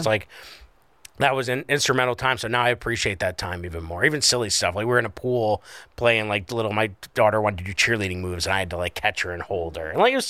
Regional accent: Scranton, Pennsylvania, United States; I grew up in Scranton. I don't even think we had leaves.

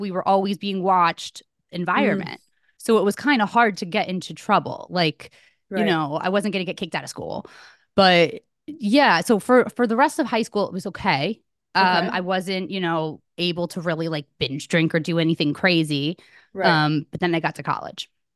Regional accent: Connecticut, United States; where I grew up in Connecticut, like cocaine was huge.

